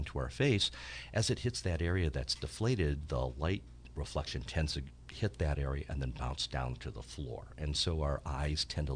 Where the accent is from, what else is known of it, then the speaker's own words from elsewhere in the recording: Detroit, Michigan, United States; me being Chinese Greek, but mostly looking Chinese growing up in Detroit, Michigan.